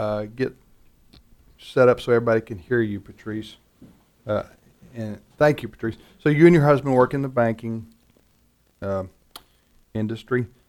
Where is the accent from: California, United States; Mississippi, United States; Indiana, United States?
Mississippi, United States; Well, I love my home state of Mississippi